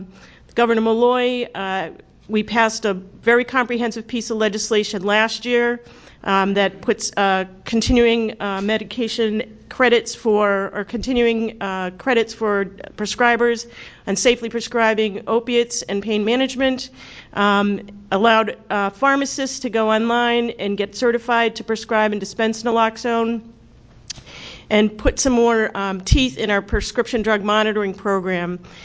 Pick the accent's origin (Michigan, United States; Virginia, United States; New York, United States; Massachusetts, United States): Massachusetts, United States; So I'm from Connecticut, but originally from Massachusetts, so I love hearing the chief speaking in my native tongue.